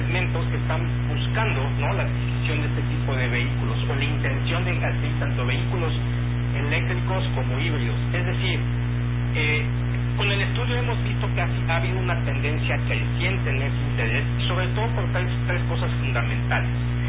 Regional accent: Mexico; en la mentalidad de nosotros como mexicanos y consumidores

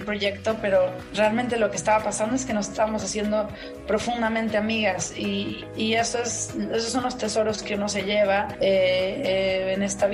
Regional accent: Mexico; como persona, como amiga, como ser humano, como mexicana y como mujer también

